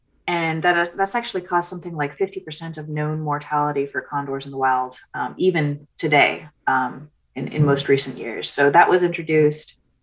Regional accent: California, United States; But I'm a Yurok tribal member. I grew up on the Yurok reservation and surrounding lands.

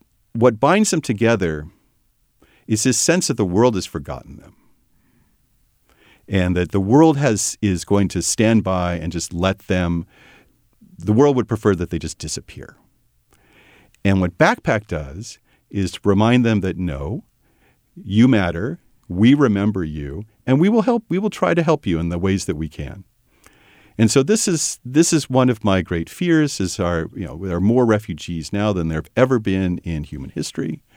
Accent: United States; But I am deeply concerned as an American about our absence from those situations

